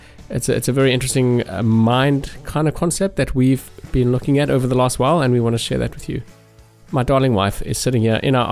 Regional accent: South Africa; now in United Kingdom; we live in the UK. We are from South Africa originally.

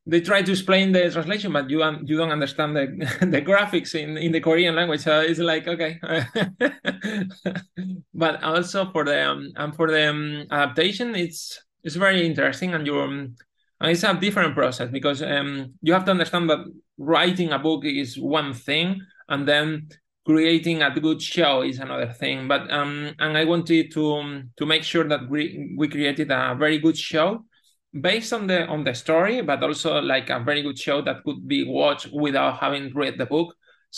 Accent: Malaga, Andalusia, Spain; English is a second language; the adaptation takes place in Malaga, is my hometown in Spain.

